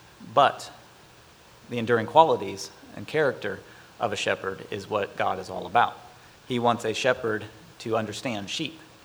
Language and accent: English; St. Louis, Missouri, United States; born there; also born or lived in Texas; I was a missionary's kid. I was born in St. Louis. I spent time down in the Austin, Blanco area.